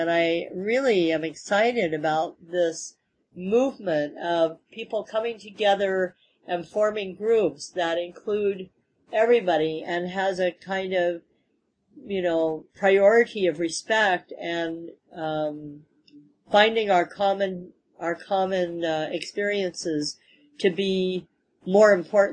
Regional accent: United States; And my first reaction as an American was to get in our cars

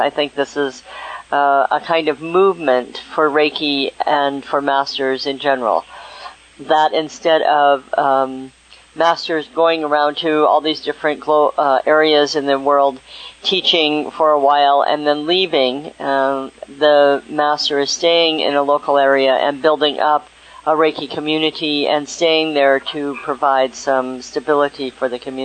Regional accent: United States; these come from my being an American and going into another country

